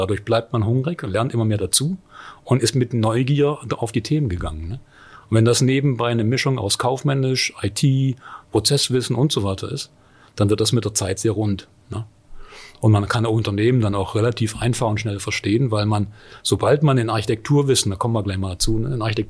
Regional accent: Baden-Württemberg, Germany; moved away as an adult; ich komme aus dem Schwarzwald.

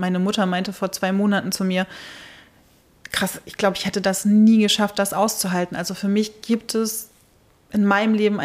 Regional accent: Northern Germany, Germany; sich nicht immer so als Norddeutsche, ne, sich nicht umwerfen lassen, wenn mal ein bisschen Wind aufkommt

